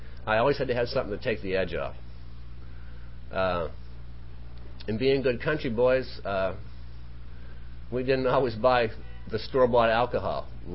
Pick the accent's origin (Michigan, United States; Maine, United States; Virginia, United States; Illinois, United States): Maine, United States; You know, I grew up on the East Coast, some of you can probably detect already. I do have an accent. I'm from Southern Maine, and they do things a little different back there than they do out here.